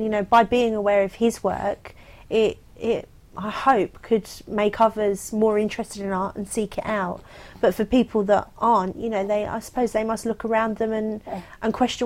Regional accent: London, United Kingdom; Always London. Yeah, always London. My great-grandfather was adopted into our family, and he's very dark-skinned, so we've got some kind of, I don't know what background, in there somewhere, but all of my family for the last few generations

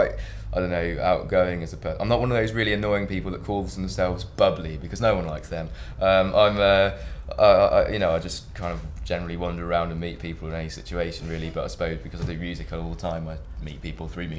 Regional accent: Buckingham, South East England, United Kingdom; I grew up in Buckingham near Milton Keynes

